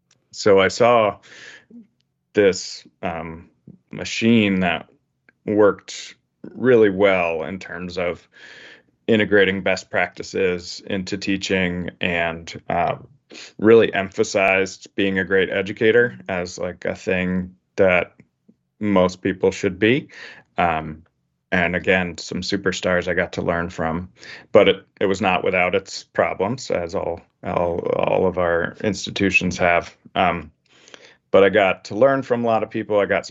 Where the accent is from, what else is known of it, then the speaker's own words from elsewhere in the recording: Ohio, United States; When I was growing up, my dad was a biology professor at Ohio State University. So I grew up in Ohio